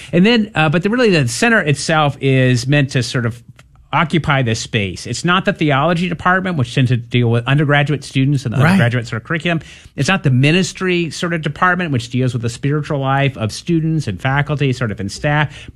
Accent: Kentucky, United States; I grew up in Kentucky as a Catholic, and it's a French Catholic, which is an odd kind of some phenomenon.

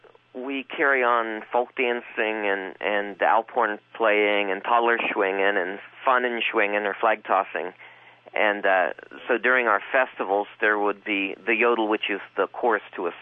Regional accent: United States; they almost always expect me to do cowboy yodeling, mm-hmm. since I'm an American.

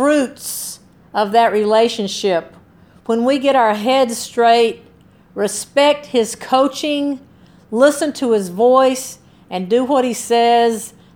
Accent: Georgia, United States; I remember growing up in Georgia, man, I got so sick of hearing about some coach named Bear Bryant at Alabama.

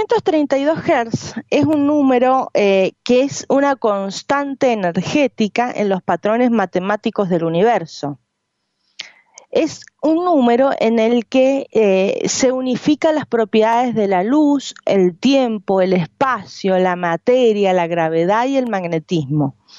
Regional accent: Mendoza, Argentina; Promocionando la ciudad de San Luis siendo mendocina

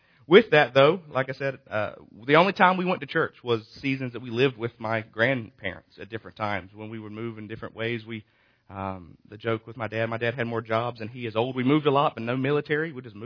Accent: Raleigh, North Carolina, United States; also born or lived in Rocky Mount / Wilmington; People ask where I'm from. I was born in Raleigh. Then we moved to Rocky Mount for a couple years, and we were in Wilmington for my elementary ages. And then we moved back to Rocky Mount for a couple years, and then back here to Raleigh.

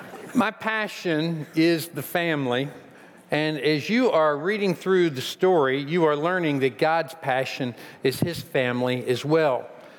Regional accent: Kentucky, United States; now in Indiana, United States; I know I got some strange looks because I am from Kentucky, you know? And I understand we do things a little differently in Kentucky than what you all do in Indiana.

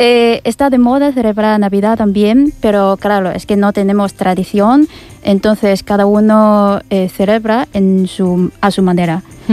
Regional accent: Guangzhou, Guangdong, China; De sur, soy de Cantón, cerca de Cantón.

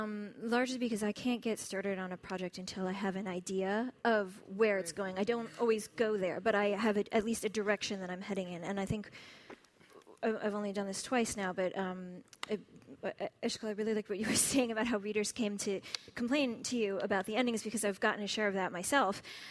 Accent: Shaker Heights, Ohio, United States; I haven't yet gone home to do my reading in my hometown. That's happening in about 2 weeks. I was scheduled to go to Shaker Heights

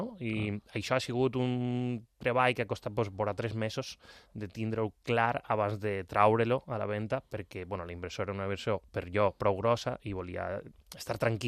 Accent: Valencian Community, Spain; jo, per exemple, soc foraster i jo intento comunicar-me amb vosaltres en el millor mallorquí que puc. Soc valencià

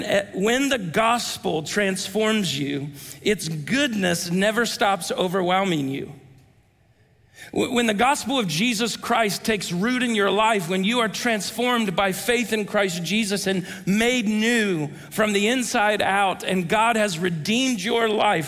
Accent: Ohio, United States; We moved from Ohio, where I grew up, and where we were living and doing ministry at the time.

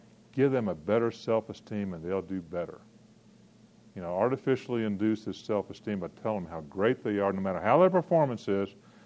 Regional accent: Virginia, United States; I'm from Virginia, so we're pretty arrogant about our aristocracy status of Virginia too. But anyway, I've been living in Alabama a long time.

